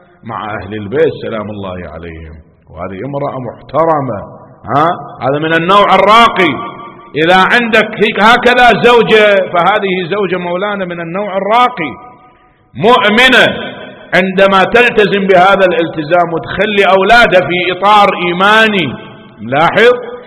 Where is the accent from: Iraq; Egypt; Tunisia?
Iraq; Najaf, Najaf Governorate; أنا شايف في العراق عندنا في النجف